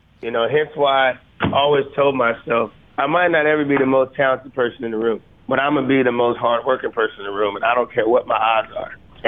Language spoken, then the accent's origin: English; Milton, Delaware, United States; moved away as an adult; now in Nashville, United States; Oh, yeah. I grew up in Milton, Delaware. Lived there my whole life until 2007, when I moved to Nashville.